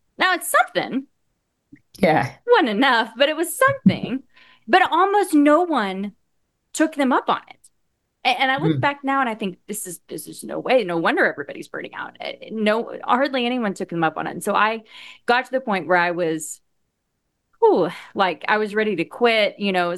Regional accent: Oklahoma, United States; I grew up in Oklahoma, so like Bible Belt Central, right?

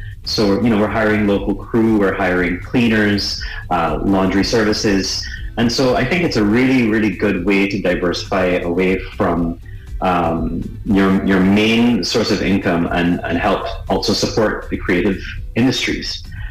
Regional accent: Barbados; So I'm Bajan. I'm actually half Trini, but mm-hmm. I was born in Barbados.

